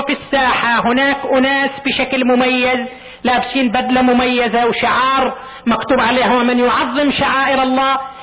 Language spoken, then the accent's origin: Arabic; Eastern Province, Saudi Arabia; في جمعية عندنا في الدمام، جمعية تأهيل المعاقين، وفيها ناس أيضا من أبناء منطقتنا